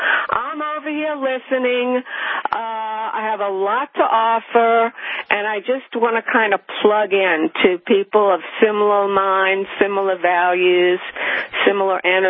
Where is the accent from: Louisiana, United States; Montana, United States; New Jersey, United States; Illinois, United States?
Louisiana, United States; New Orleans; Listen, I come from New Orleans, so we use all kind of words.